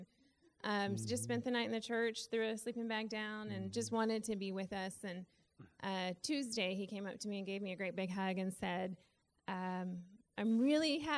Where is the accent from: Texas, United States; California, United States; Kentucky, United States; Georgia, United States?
Kentucky, United States; It was hot, but it was dry, so you couldn't feel it because we're from Kentucky and it's humid